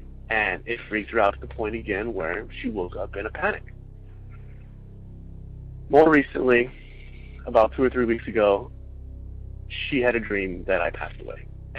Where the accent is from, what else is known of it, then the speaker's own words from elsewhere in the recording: Irvine, California, United States; I'm from Irvine, California, and I have a couple stories for you guys.